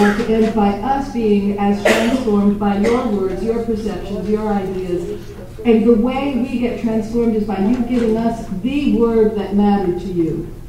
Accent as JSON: {"language": "English", "region": "California", "country": "United States", "also_born_or_lived": "New Mexico", "said": "I'm here from California, by way of New Mexico."}